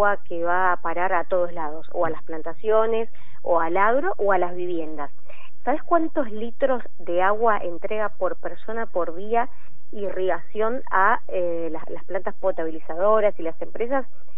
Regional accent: Mendoza, Argentina; Ese sería el número óptimo al que deberíamos llegar como mendocinos, por lo que es una zona desértica.

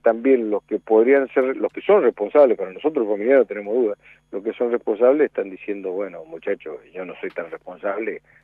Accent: Real del Padre, Mendoza, Argentina; also born or lived in General Alvear; Nosotros nacimos en Alvear y nos criamos en Real del Padre, que está cerca de Alvear, a 24 kilómetros, pertenece a San Rafael.

